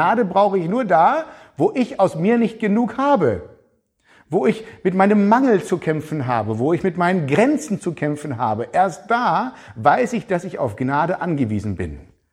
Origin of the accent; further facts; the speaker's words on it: Baden-Württemberg, Germany; Das tut man ja als Schwabe überhaupt nicht.